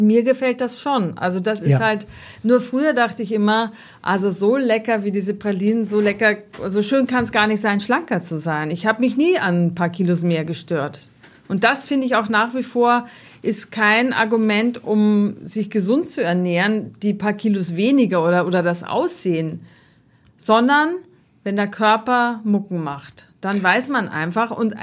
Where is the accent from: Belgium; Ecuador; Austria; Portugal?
Austria; Ich bin Österreicherin